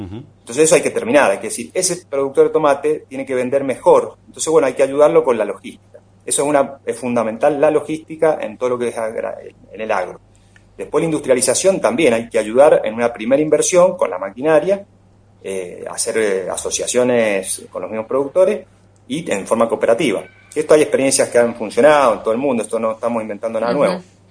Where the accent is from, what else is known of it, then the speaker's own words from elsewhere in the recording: Mendoza, Argentina; la forma en la cual nosotros como mendocinos podemos contribuir a frenar la inflación